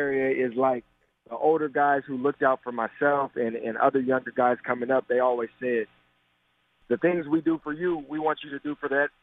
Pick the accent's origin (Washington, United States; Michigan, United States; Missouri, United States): Washington, United States; Tacoma; It's in my hometown of Tacoma, Washington.